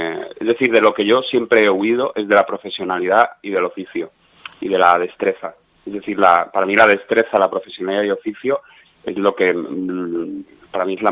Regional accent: Canary Islands, Spain; born there; Entonces, si bien tengo hermanos allí en Tenerife, no soy, claro, no he vivido apenas allí en las Canarias. Entonces, soy canario de nacimiento.

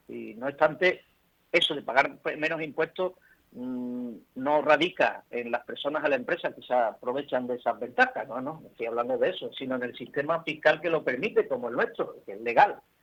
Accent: Spain; los españoles no somos españoles

